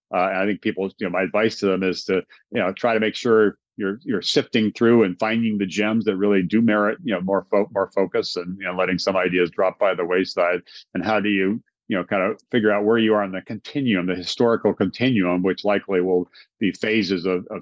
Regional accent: Hawaii, United States; even though I grew up in Hawaii, to be in Washington, D.C. that summer.

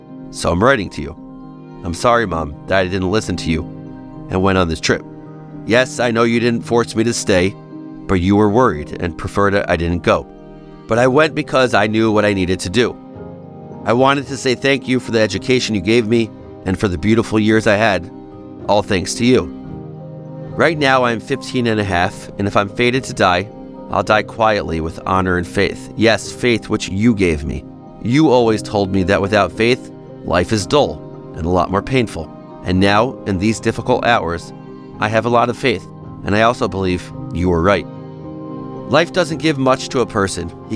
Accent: Australia; I'm an Australian born to Afghan refugees who fled the Soviet invasion.

